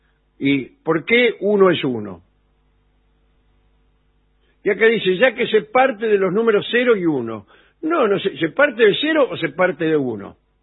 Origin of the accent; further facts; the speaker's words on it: Caballito, Buenos Aires, Argentina; now in Alicante, Spain; Sí, abrazo desde Alicante. … de Caballito.